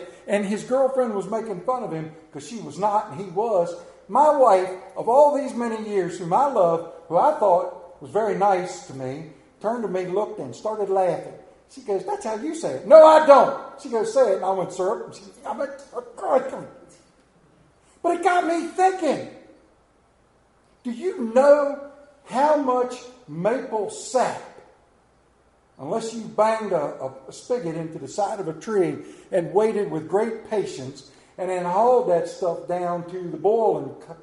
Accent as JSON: {"language": "English", "region": "Appalachia", "country": "United States", "said": "it was pointed out to me that I am an Appalachian American. You may call me a hillbilly."}